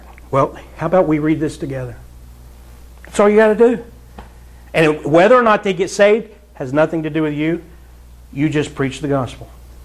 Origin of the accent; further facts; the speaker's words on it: Ohio, United States; And I'm from Southern Ohio. I had to learn your language when I moved up here.